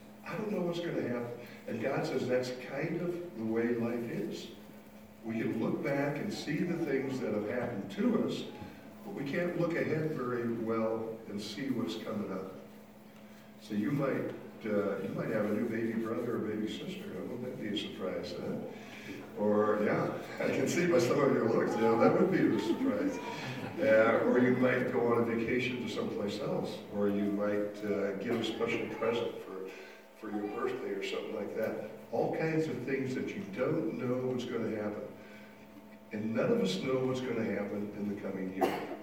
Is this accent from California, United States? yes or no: no; Lincoln, Nebraska, United States; also born or lived in Sioux City, United States; Lynn and I both grew up in Nebraska. I grew up in Lincoln, actually born in Sioux City, Iowa. My parents moved to Lincoln, Nebraska when I was still young.